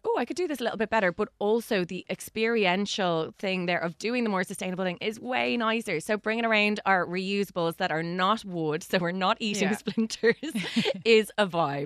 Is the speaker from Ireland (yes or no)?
yes; Bray, County Wicklow, Ireland; I grew up in Bray, it was always going on fire from people coming through for a day trip